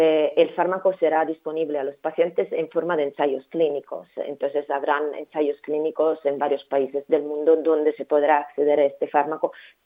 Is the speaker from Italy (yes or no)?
yes; Italy; Spanish is a second language; No, mi padre se mudó a Italia a un cierto punto y yo nací y crecí ahí